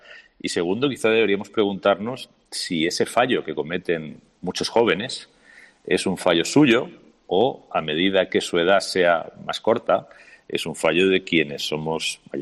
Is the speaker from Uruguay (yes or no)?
no; Spain; he visto, como cualquier español en estos días